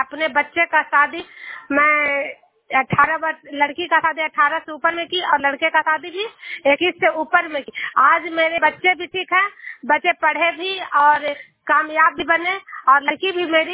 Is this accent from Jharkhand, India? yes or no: no; Bihar, India; मैं नालंदा जिला से हूँ